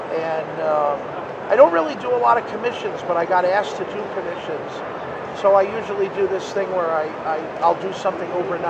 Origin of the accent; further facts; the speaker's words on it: California, United States; a little boy growing up in California, I would bring $20 to a comic book convention and come out with a huge sack of comics.